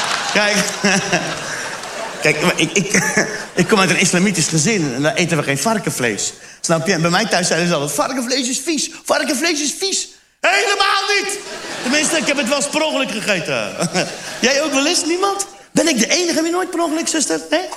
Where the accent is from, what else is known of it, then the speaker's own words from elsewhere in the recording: Turkey; Ik zeg, ik ben Turks.